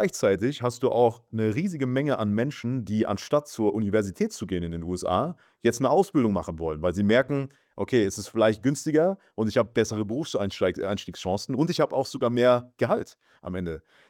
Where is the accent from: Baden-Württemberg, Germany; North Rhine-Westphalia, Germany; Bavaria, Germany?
Baden-Württemberg, Germany; Mosbach; Bei mir in der Heimat zum Beispiel, ich komme aus Baden-Württemberg, Moosbach-Baden und bei uns in der Nähe ist Audi in Neckarsulm.